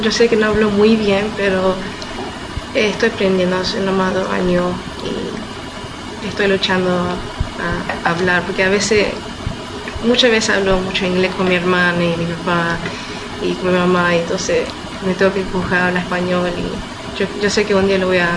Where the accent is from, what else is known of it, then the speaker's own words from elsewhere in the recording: Rosario, Santa Fe, Argentina; Yo no soy de Mendoza, pero soy de Rosario.